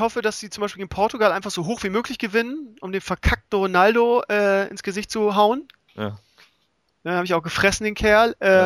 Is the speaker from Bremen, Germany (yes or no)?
yes; Bremen, Germany; aber ich als Bremer bin natürlich auch davor belastet irgendwie